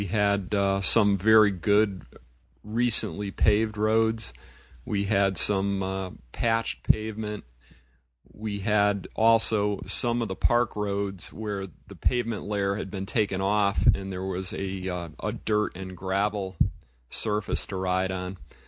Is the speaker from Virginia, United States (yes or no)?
no; Hartford, Connecticut, United States; I grew up in the Hartford area